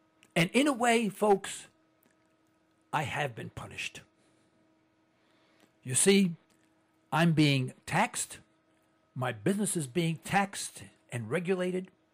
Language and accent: English; Harlem, New York, United States; I'm from Harlem. He's not from Harlem. You can't get the Harlem out of me, and you can't put the Harlem in him.